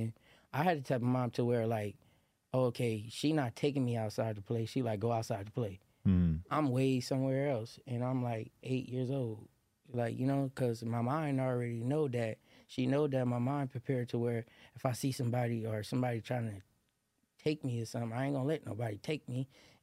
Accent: Watts, California, United States; also born or lived in Lynwood; So, okay, I was born in Linwood, California at St. Francis Hospital. And I grew up on the 103rd. I actually lived on 103rd, right across, right. My backyard was the train tracks.

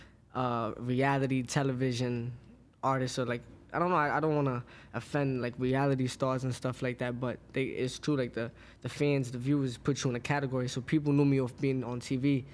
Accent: Brooklyn, New York, United States; Brooklyn, Crown Heights.

